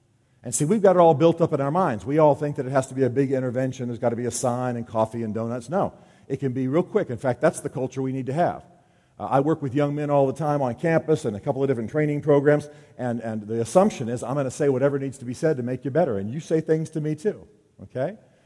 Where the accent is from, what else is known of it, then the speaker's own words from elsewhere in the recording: Albany, Georgia, United States; born there; I come somewhat from the American South. I was born in Albany, Georgia, at Fort Benning. I live in Nashville half the year.